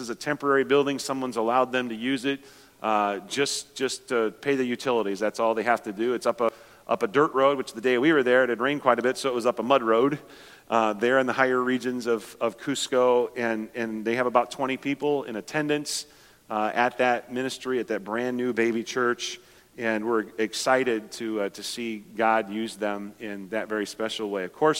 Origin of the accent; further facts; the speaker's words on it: Minnesota, United States; And then also a team from our home church where we grew up in Minnesota had arrived that day